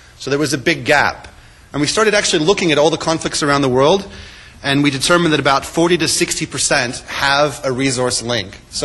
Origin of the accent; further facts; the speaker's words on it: Victoria, British Columbia, Canada; Now, just in case you hear a particular accent, I do also come from Canada, from the west side. I'm from BC. I grew up in Victoria.